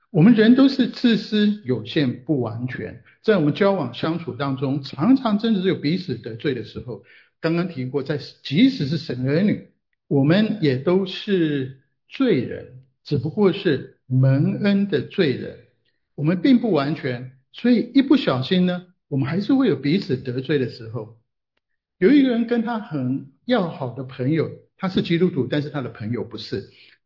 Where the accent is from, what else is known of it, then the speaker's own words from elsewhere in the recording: Taiwan; 其实我从台湾来